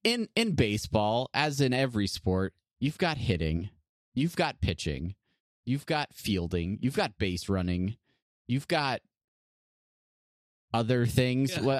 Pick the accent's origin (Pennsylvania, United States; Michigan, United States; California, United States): California, United States; San Diego; My favorite team, the Padres, because I love disappointment and I love heartache, and I grew up in San Diego.